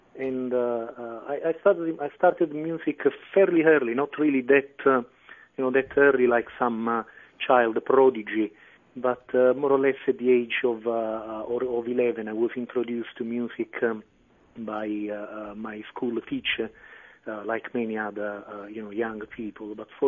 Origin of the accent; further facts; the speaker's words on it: Naples, Campania, Italy; Well, actually, I was born in Naples in 1975. And I lived there for the first 26 or 27 years of my life.